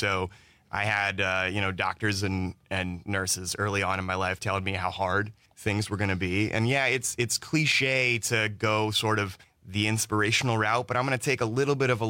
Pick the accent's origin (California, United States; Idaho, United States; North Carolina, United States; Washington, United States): North Carolina, United States; all over my home state of North Carolina to New York and Los Angeles and Canada and a little bit of Europe.